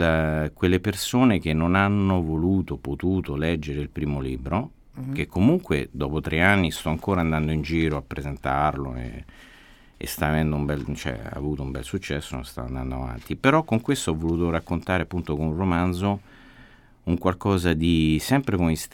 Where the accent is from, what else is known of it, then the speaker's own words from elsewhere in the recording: Rome, Lazio, Italy; romano, sono un capitolino.